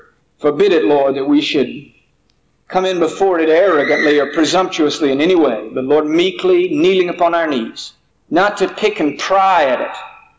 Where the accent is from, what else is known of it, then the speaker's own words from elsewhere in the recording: Texas, United States; born there; also born or lived in Port St. Joe, Florida; I was born in East Texas, but I really didn't grow up in Texas. We grew up literally from pole to pole and moved sometimes 3, 4, even 5 times a year all the time that I was growing up.